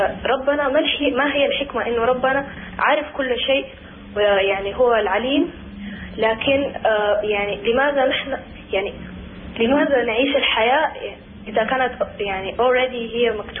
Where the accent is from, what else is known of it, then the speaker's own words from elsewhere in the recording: Germany; انا من ألمانيا وانا طالبة